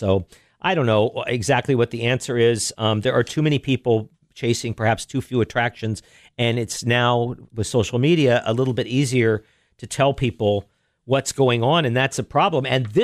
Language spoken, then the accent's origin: English; Sacramento, California, United States; But of course, we're all from Sacramento, and we were coming back here for 2 weeks of ick or 2 months of ick.